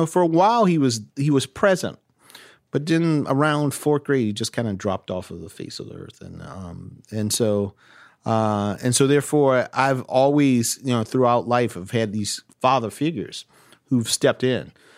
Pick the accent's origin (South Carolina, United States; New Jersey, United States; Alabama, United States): South Carolina, United States; Orangeburg; If you're a black kid growing up in a town like Orangeburg, my hometown, I want to make sure that you can live the American dream.